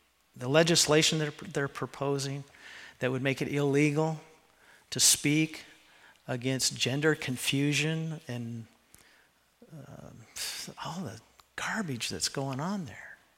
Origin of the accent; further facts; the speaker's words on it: Yakima, Washington, United States; I was born and raised in Central Washington in the West Valley School District of Yakima.